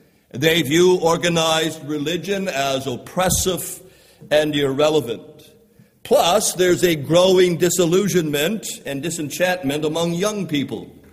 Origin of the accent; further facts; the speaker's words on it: Canada; I mentioned earlier, I'm a Canadian, and there's something that Canadians love